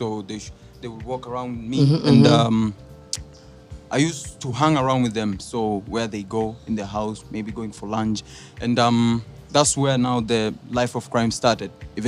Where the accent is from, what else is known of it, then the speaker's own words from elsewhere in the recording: Mathare, Nairobi, Kenya; My mom told me I was born in Kiambu Hospital and I was brought up in Kiamaiko, somewhere in Mathare. Being raised up in Huruma, Mathare, Mathare North, Kariobangi, all like the Mathare constituency. So I've been raised and born there.